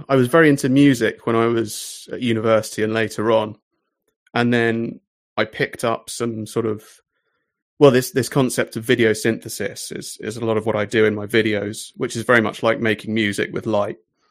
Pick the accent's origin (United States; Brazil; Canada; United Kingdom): United Kingdom; England; I am an English essayist and video artist.